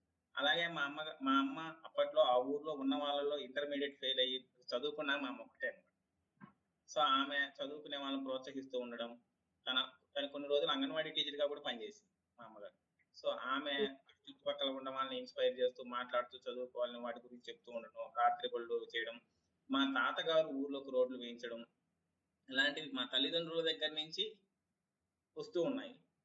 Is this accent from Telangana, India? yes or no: no; Andhra Pradesh, India; నేను నెల్లూరు జిల్లా బాలాయపండి మండలంలో ఒక పల్లెటూరులో పెరిగానండి, పుట్టి పెరిగాను.